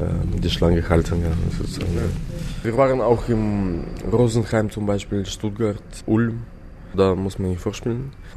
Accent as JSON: {"language": "German", "country": "Russia", "said": "Ich komme aus Russland und ich bin Student in der Hochschule."}